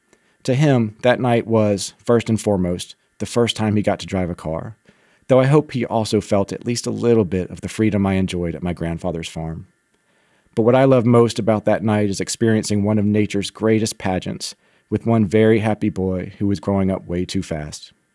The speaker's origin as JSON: {"language": "English", "region": "Alabama", "country": "United States", "tie": "born or raised there", "said": "As a young boy, I spent a lot of time at my grandfather's property, not too far from where I grew up in Alabama."}